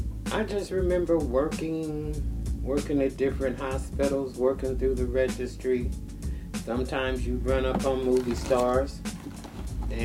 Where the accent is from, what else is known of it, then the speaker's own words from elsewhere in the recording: Los Angeles, California, United States; I was born in East LA, and the first neighborhood that I could remember is Pico Garden Projects, because my father was in the military, so that was our military housing.